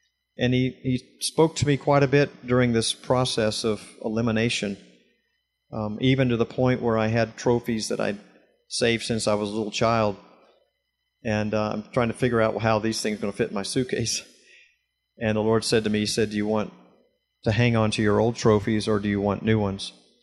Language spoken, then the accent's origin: English; United States; I grew up in the States for 56 years and I've been around it all my life